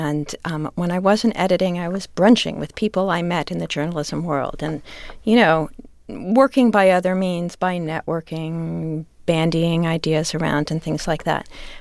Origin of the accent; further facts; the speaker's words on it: United States; Well, I'm an American in the 21st century, and I don't like being told what